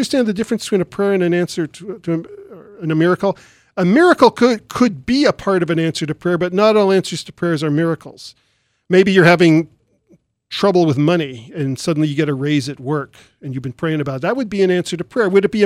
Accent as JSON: {"language": "English", "town": "San Jose", "region": "California", "country": "United States", "tie": "born or raised there", "said": "I had been doing campus ministry in Arizona. I was back in my hometown, San Jose, for kind of an extended Christmas vacation."}